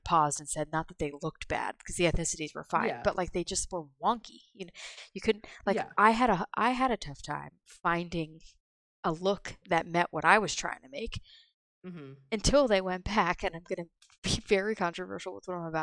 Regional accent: United States; I'm from America, it's all about us.

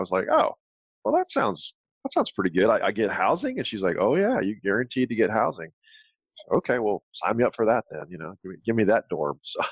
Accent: Maryland, United States; I was raised in Southern Maryland, and while going to high school, I got interested in both engineering and medicine

